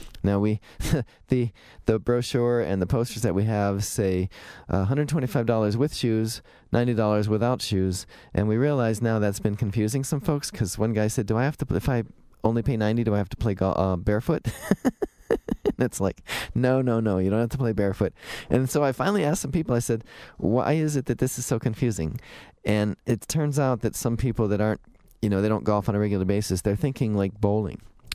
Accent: Twinsburg, Ohio, United States; which is right next to my hometown of Twinsburg.

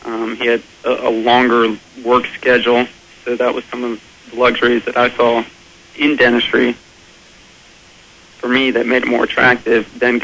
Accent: Orange Park, Florida, United States; I grew up in Jacksonville, Orange Park, Florida, right outside of Jacksonville

